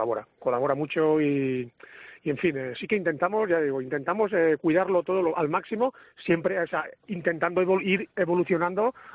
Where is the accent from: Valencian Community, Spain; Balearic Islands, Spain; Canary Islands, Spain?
Valencian Community, Spain; Bocairent; es que soy de Bocairén